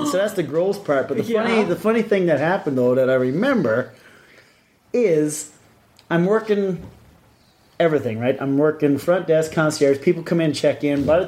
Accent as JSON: {"language": "English", "town": "Glovertown", "region": "Newfoundland and Labrador", "country": "Canada", "tie": "born or raised there", "said": "And I'm working down in my hometown of Glovertown."}